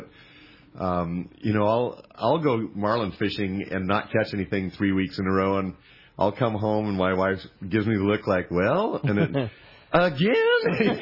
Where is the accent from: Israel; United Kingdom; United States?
United States; Colorado; born there; also born or lived in Central Valley, California; although I was born in Colorado, fished the Rocky Mountains, went to college in the Central Valley